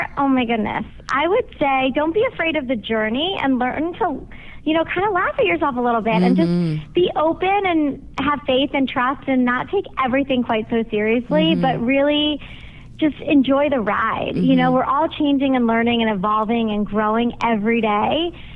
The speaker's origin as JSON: {"language": "English", "town": "Philadelphia", "region": "Pennsylvania", "country": "United States", "tie": "born or raised there", "moved": "as an adult", "lives_now": "Texas, United States", "said": "No, I've lived here for almost 20 years, but I grew up on the East Coast in Philadelphia."}